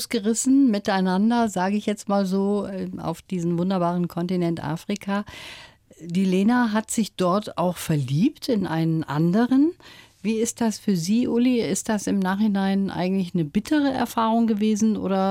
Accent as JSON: {"language": "German", "country": "Germany", "said": "ja, so sind wir Deutsche."}